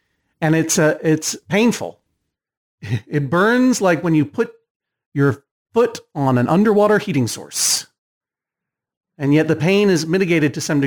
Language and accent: English; Massachusetts, United States